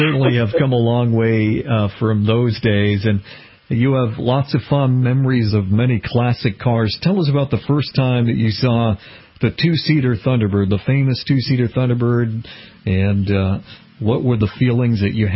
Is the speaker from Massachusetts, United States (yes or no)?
yes; Massachusetts, United States; I'm from the New England area myself. I grew up and still live in suburban Boston